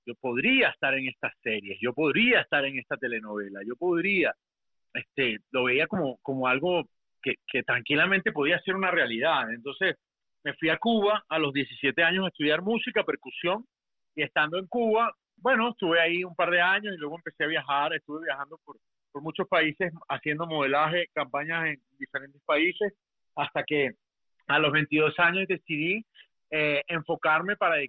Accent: Caracas, Capital District, Venezuela; Yo me crié en Caracas, ahí hice toda mi adolescencia, mis años del colegio, de bachillerato

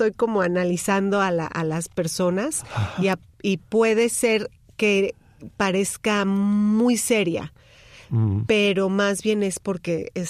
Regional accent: Puebla, Mexico; also born or lived in Mexico City; Yo soy chilanga banda, como decimos en México. Yo soy del DF. Nací en Ciudad de México y crecí en la ciudad de Puebla.

